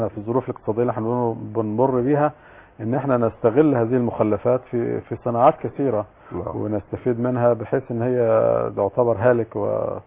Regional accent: Egypt; عندنا في مصر

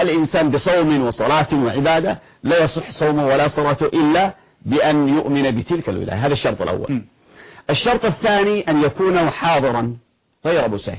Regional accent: Yemen; عندما كان عندنا في اليمن شمال وجنوب

